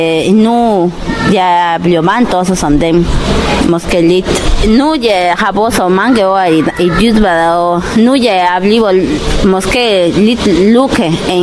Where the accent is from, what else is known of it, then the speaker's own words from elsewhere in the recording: Peru; Danish is a second language; Jeg kommer fra Peru, så jeg er en del i Sydamerika. Men jeg kommer som turist her i Danmark på besøg af min søster.